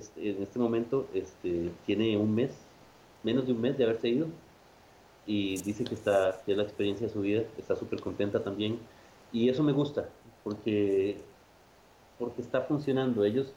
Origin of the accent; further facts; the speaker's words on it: Costa Rica; también deberíamos nosotros ser orgullosos de compartirlas, de ir a otros lados y distribuir y decir, soy tico.